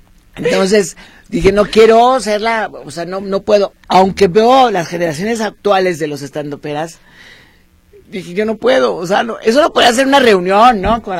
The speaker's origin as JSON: {"language": "Spanish", "town": "Guadalajara", "region": "Jalisco", "country": "Mexico", "said": "como buena tapatía tengo un vocabulario muy florido."}